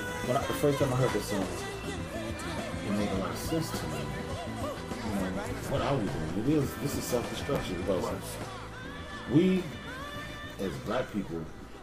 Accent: Chicago, Illinois, United States; I was from Foster Park. I live on Laughlin.

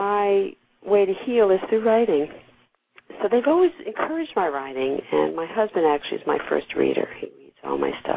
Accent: New York, United States; because I'm originally a New Yorker.

